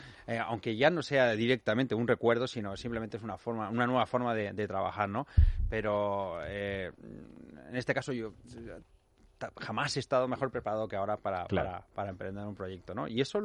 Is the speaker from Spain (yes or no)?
yes; Valencia, Valencian Community, Spain; de Madrid a Valencia, soy de Valencia